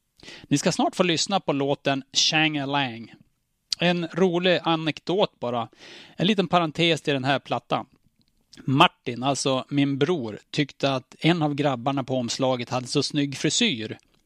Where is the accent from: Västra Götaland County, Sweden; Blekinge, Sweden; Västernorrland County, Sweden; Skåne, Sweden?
Västernorrland County, Sweden; Nordingrå; Bland mina första musikminnen som jag har är hemma på Vallen i Nordingrå.